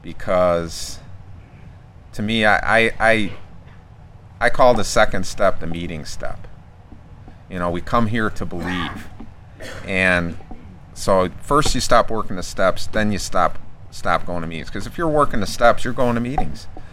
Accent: Chicago, Illinois, United States; I was from Chicago. I moved to northern Wisconsin to try to get away from all of the problems, and my parents owned a bar.

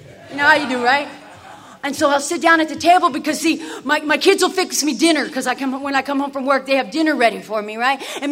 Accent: Phoenix, Arizona, United States; I'm a junkie from South Phoenix that lived in a box

